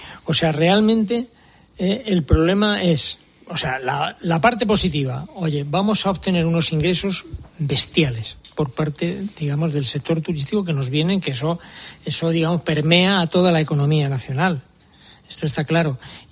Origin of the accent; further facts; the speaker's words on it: Madrid, Community of Madrid, Spain; yo como madrileño me siento mal